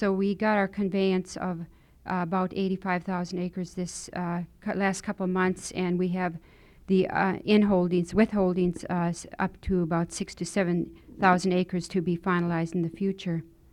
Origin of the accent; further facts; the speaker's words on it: Rampart, Alaska, United States; born there; now in Fairbanks, United States; I live in Fairbanks. I was born in Rampart, Alaska, which is located on the Yukon River. I am Khoikhon Athabascan Indian, and I was raised traditionally